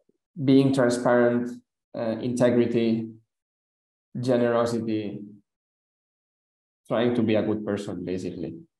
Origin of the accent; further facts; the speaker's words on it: Spain; English is a second language; Especially I'm from Spain